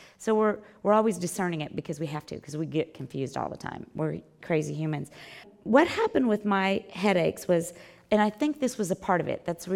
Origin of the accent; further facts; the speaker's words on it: the South, United States; You know, I grew up in the South. I don't know if y'all have figured this out yet, but I didn't grow up around here.